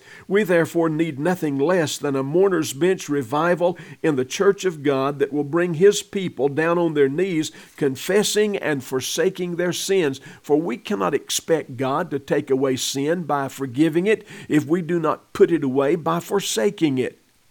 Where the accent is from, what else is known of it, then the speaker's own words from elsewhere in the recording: United States; As a preacher and as a Christian and as an American